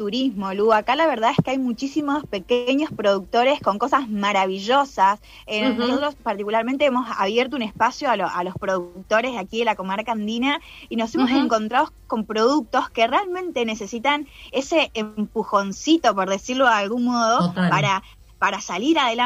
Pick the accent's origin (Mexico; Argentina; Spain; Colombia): Argentina; Concepción del Uruguay, Entre Ríos; now in Patagonia, Argentina; Tengo muchas ganas de darme una vuelta por Entre Ríos, que es de donde soy. Soy litoraleña de Concepción del Uruguay. Uh-huh. Y estando acá en la Patagonia